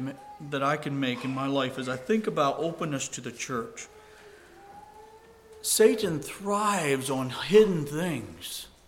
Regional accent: Ohio, United States; I grew up in a in the Ohio Whistler setting.

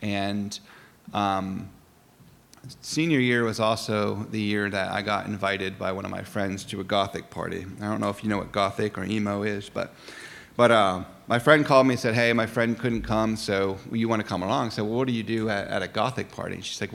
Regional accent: Scarborough, Maine, United States; But so I grew up in Scarborough, Maine, and my parents did.

